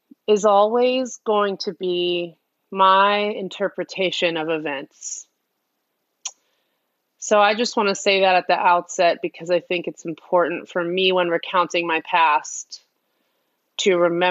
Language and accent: English; Northeast, United States; So I was raised in the Northeast in a home where my mom is American and my dad is a Syrian refugee who came here in the 70s